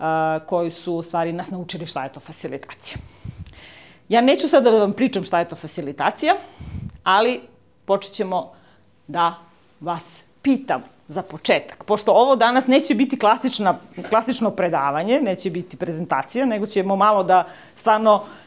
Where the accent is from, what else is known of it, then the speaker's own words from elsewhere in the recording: Niš, Southern and Eastern Serbia, Serbia; Ja dolazim iz Niša, nisam od daleko došla.